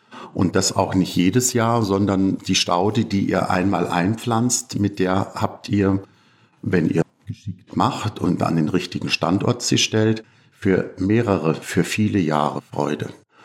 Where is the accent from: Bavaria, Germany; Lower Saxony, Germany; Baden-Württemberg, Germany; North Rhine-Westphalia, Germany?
Bavaria, Germany; Nein, also ich komme ja aus Bayern